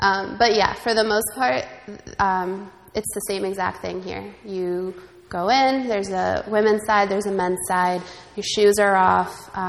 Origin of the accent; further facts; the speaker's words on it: Egypt; I come from Egypt